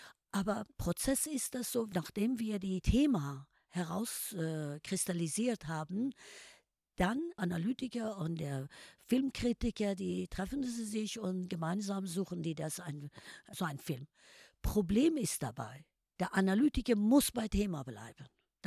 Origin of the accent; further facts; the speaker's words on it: Iran; German is a second language; now in Germany; was das in meiner Heimat los ist im Iran